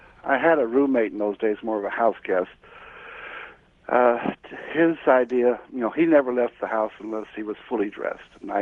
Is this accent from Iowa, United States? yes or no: yes; Cedar Rapids, Iowa, United States; I'm from Cedar Rapids.